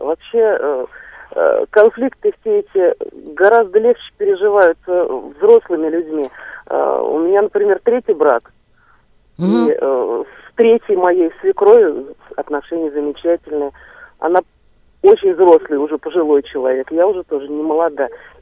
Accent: Moscow, Russia; я из Москвы.

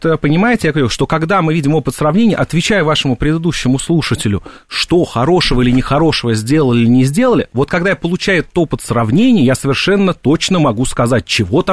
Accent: Moscow, Russia; я москвич, да, основную часть времени провожу в Москве.

